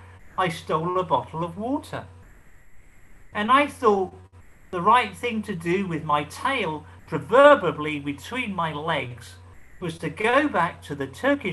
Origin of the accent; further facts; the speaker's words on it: London, United Kingdom; I wasn't even told I was Jewish until I was 15, and I was brought up in West London and going to predominantly Irish Catholic school in North London